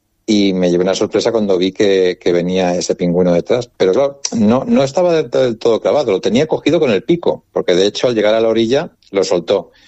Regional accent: Valencia, Valencian Community, Spain; moved away; Yo soy de Valencia, o sea que todo lo que es la costa mediterránea hasta aquí, que llevo ya 30 años viviendo, pues la conozco bastante bien.

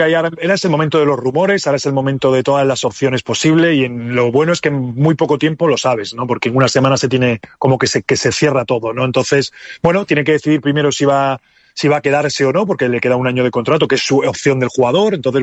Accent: Spain; al final somos españoles y hacemos lo que se puede, o sea, el acento, por mucho que queramos, es difícil siempre cambiarlo.

